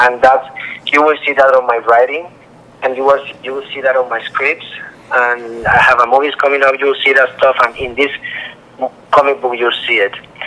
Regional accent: Puerto Rico; I'm Latino myself. I'm from Puerto Rico.

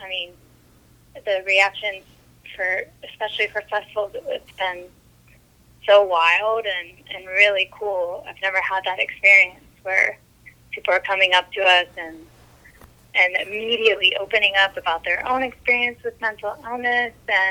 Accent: Highland Park, Texas, United States; Oh, I'm from HB, Highland Park.

